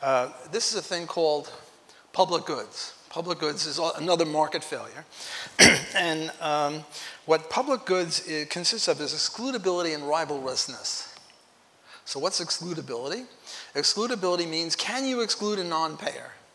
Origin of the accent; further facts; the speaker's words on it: New Orleans, Louisiana, United States; Well, I come from New Orleans.